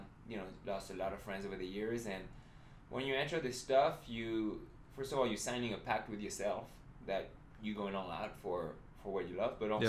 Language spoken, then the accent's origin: English; Chamonix, Auvergne-Rhône-Alpes, France; I grew up near Chamonix where, you know, on average, one person dies every 3 days. So you grew up in this environment that's super dangerous.